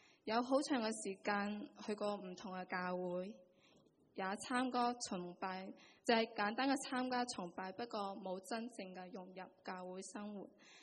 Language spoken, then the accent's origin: Cantonese; Zhongshan, Guangdong, China; moved away as an adult; also born or lived in Singapore; 我系嚟自广东中山，从细咧就接受中国共产党。党主义的教育，对宗教啊信仰冇咩认识